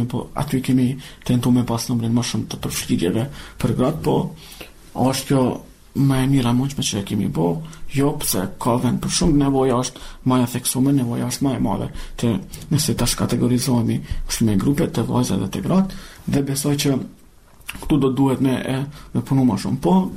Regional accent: Kosovo; Ne, si Kosovar, si pjesëtar të komuniteteve Roma, Shkëlqyer dhe Gjipjan, mendojmë që jemi pjesë sërbësore e shtetë ndërtimit të Kosovës

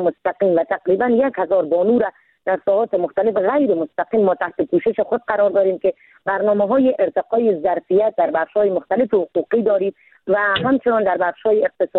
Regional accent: Afghanistan; ولی من زن افغان هستم، من شیر زن هستم،

